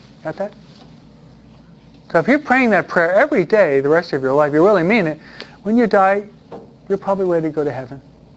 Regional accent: East Coast, United States; Maybe it's just who we are from the East Coast, we're more observant of the beauty of nature.

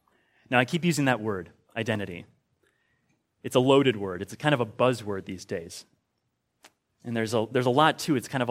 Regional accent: Wisconsin, United States; I was born and raised and currently live in Wisconsin. I am a Wisconsinite.

